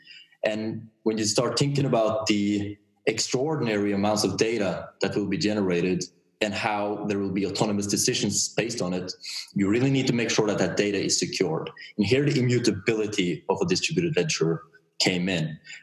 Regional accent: Oslo, Norway; from Oslo, Norway.

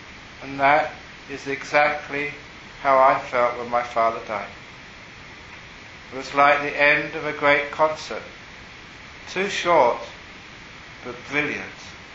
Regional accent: London, United Kingdom; So as a young man growing up in London, I loved music, and it was one of the great cities of the world to grow up in if you love music.

